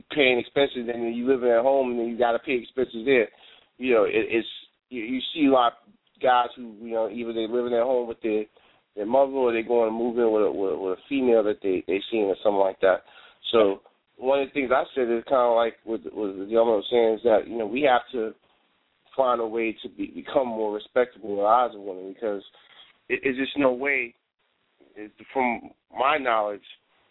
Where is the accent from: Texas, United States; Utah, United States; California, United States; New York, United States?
New York, United States; New York City; growing up in New York, it's not uncommon for a guy who's age 30 to still be living at home because it is really expensive to get an apartment in New York